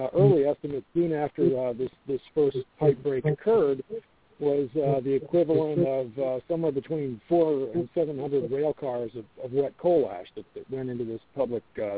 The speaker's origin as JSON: {"language": "English", "region": "Pennsylvania", "country": "United States", "moved": "as an adult", "lives_now": "North Carolina, United States", "said": "I'm a transplant here in North Carolina. I came from Pennsylvania about 10 years ago now"}